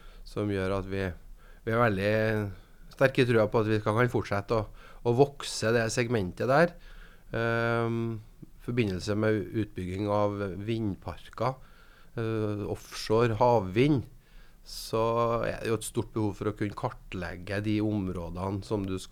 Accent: Selbu, Trøndelag, Norway; Og når jeg vokste opp I Selbu

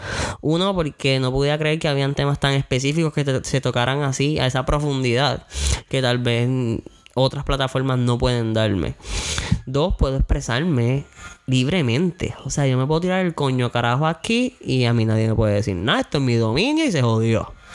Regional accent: San Lorenzo, Puerto Rico; soy un joven de 25 años. Soy del pueblo de San Lorenzo. So, sí, nací entre Melaza, mira, mami. Maleza. Crecí entre vacas, entre cabalgatas, entre borrachitos de barrio. Realmente mi casa está bien distanciada de las otras casas.

